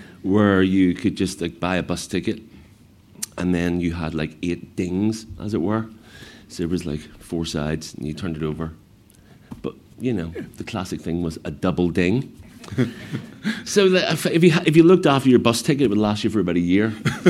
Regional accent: Belfast, Northern Ireland, United Kingdom; But, you know, growing up in Belfast helped.

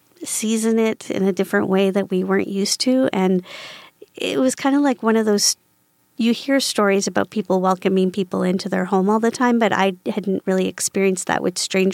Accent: East Coast, Canada; Well, I'm from the East Coast. of Canada.

